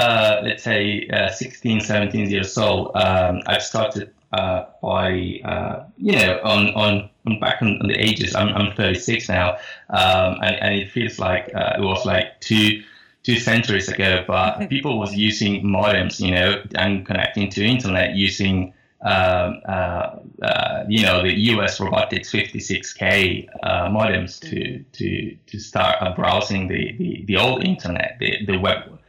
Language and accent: English; Argentina; now in London, United Kingdom; I'm from Argentina originally, but living in London since 2014.